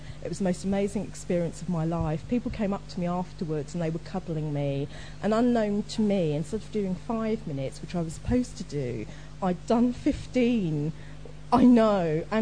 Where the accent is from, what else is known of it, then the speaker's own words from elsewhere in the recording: United Kingdom; born there; I mean, I'm black, I'm female, I was born in Britain